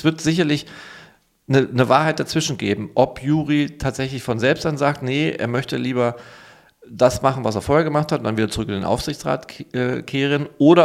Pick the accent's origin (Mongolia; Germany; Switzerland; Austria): Germany; North Rhine-Westphalia; Und als Münsterländer gehe ich auch nicht so weit weg.